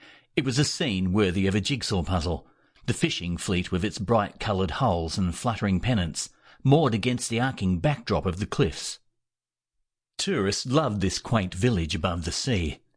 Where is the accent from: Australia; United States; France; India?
Australia; I'm an Australian author